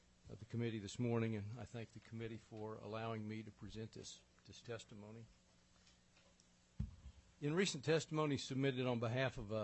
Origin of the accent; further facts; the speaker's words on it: Kenai, Alaska, United States; I'm from Kenai, testifying here today on behalf of Homer Electric Association.